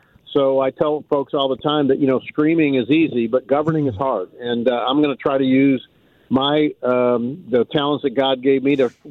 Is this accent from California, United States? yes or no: no; St. Louis, Missouri, United States; I'm from North City, St. Louis, Walnut Park and Baden area.